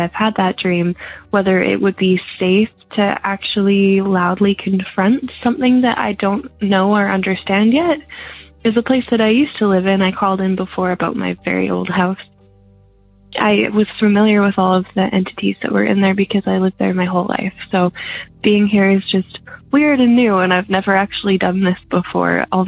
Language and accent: English; Vancouver, British Columbia, Canada; I'm from Vancouver, Canada. I actually just moved here